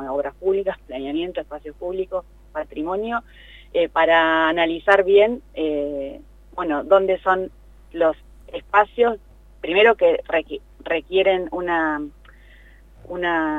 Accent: La Plata, Buenos Aires Province, Argentina; Yo soy platense, nací en el barrio Hipódromo.

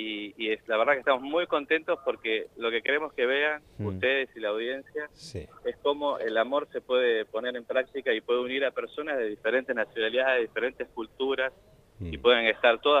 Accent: Buenos Aires, Argentina; Vos sabés que soy de Capital.

